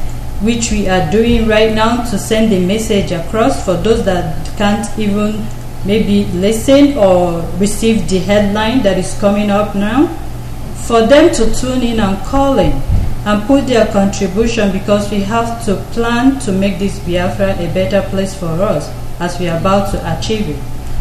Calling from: Toronto, Ontario, Canada; I'm speaking, and we are broadcasting from Toronto, Canada.

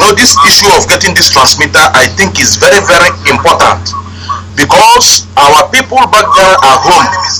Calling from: Morocco; I'm calling from Morocco.

